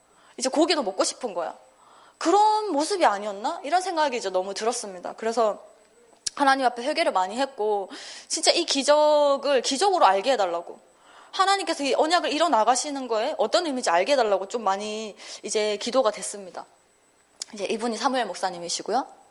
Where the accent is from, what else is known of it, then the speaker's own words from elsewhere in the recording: South Korea; also born or lived in Philippines / United States / China; 여러 가지 영향을 많이 받고 뭐 요만큼의 이제 필리핀, 요만큼의 미국, 요만큼의 중국의 영향을 받았지만 그래도 메인이 이제 한국 사람이다 보니